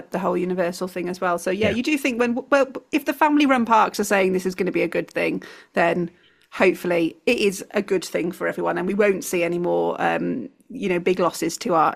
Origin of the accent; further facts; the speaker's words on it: Wales, United Kingdom; listening to this and you grew up in South Wales, you'll know how much that park sort of meant to you as a Welsh park.